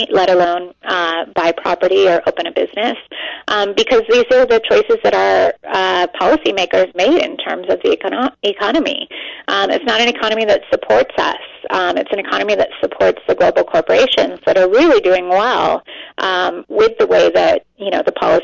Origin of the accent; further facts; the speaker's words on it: California, United States; moved away as an adult; now in New York, United States; I live in New York. I'm from California, but I've lived here for all of my adulthood since I came to go to college.